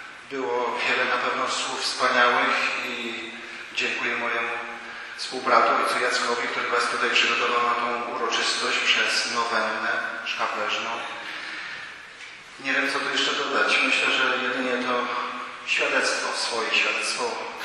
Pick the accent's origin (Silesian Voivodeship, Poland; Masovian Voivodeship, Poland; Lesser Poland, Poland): Lesser Poland, Poland; Stryszów; also born or lived in Matowice; pochodzę ze Stryszowa, urodziłem się w Matowicach